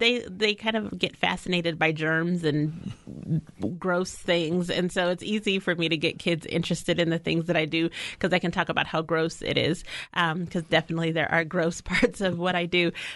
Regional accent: Albuquerque, New Mexico, United States; But, you know, I grew up here in Albuquerque. I went to some of the inner city schools here. I went to Longfellow Elementary. I went to Albuquerque High School.

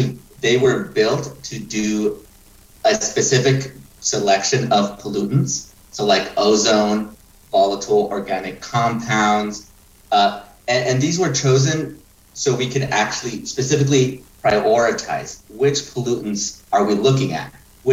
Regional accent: Guadalupe, United States; I grew up here in Guadalupe, and I went to school at the University of Montana.

